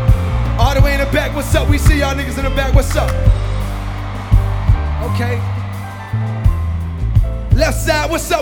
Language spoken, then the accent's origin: English; Fayetteville, North Carolina, United States; And I'm from the Ville.